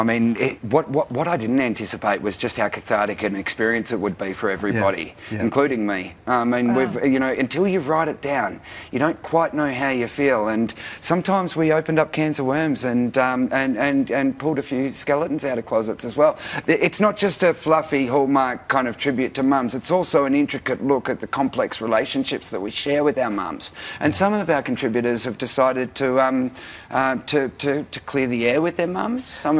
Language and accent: English; Daylesford, Victoria, Australia; My dad was a player. He won the championship in my hometown a few times.